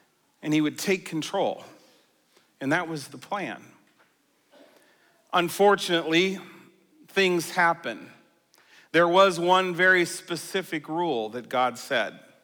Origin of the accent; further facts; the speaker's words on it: Australia; And growing up in Australia, I heard six white boomers.